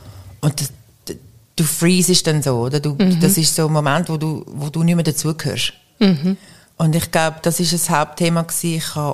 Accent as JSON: {"language": "German", "town": "Effretikon", "region": "Zurich", "country": "Switzerland", "tie": "born or raised there", "said": "Ich bin aufgewachsen in Efretiken. Schönen Zürcher Oberland, Unterland."}